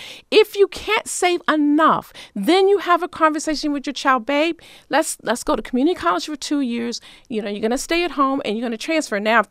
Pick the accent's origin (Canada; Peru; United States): United States; Baltimore, Maryland; I'm from Baltimore.